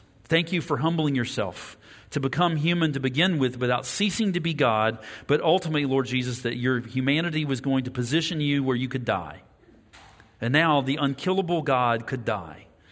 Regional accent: West Virginia, United States; Well, those of you, if you're like me, I grew up in West Virginia.

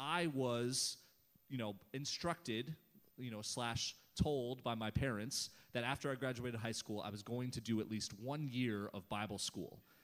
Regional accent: Canada; as a Canadian kid, I needed some serious wardrobe changes, all right? Canada and Florida, not the same, all right?

